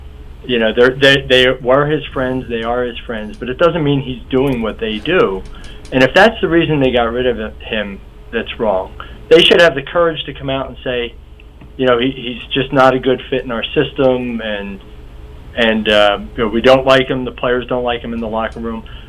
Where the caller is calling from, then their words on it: Philadelphia, Pennsylvania, United States; from Philadelphia.